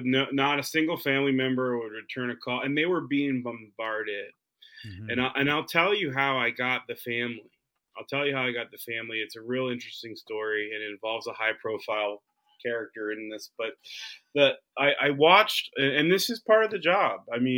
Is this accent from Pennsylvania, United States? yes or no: yes; Pennsylvania, United States; funniest part about it is we're all from Pennsylvania, right?